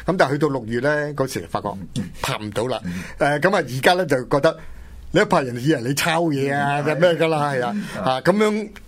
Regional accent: Hong Kong; 我哋真系咧即系觉得佢我哋香港人睇咧就觉得好睇咧

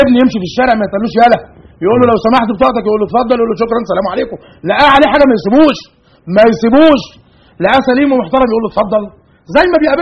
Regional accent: Egypt; احنا كمصريين شكينا الناس اللي هم جهاز الشرطه

